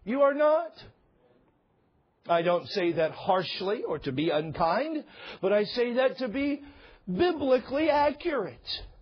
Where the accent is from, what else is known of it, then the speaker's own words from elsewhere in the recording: Washington, United States; I remember growing up in Washington, it was like 10 inches in a month.